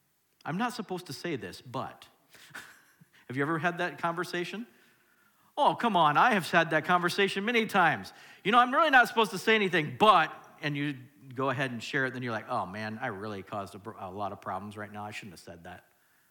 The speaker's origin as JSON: {"language": "English", "region": "Oregon", "country": "United States", "said": "I'm from Oregon, and I happen to like shoes a little bit"}